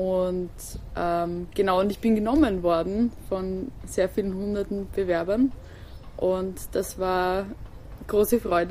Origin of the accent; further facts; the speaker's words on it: Bad Gleichenberg, Styria, Austria; Ich bin auch aus der Region in Bad Gleichenberg geboren und bin nach meinem Kunstgeschichtestudium in Graz nun wieder zurückgezogen in die Steiermark, in meine Heimat, zu meinen Eltern.